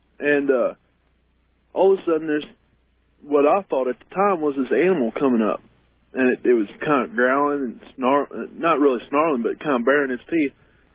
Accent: Columbia, Missouri, United States; I'm from Columbia, Missouri.

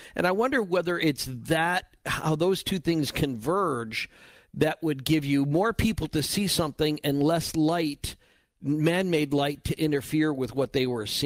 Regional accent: Winnetka, Illinois, United States; I grew up in Winnetka, and about just a couple blocks down from the Home Alone house. But at the end of my street was the lake.

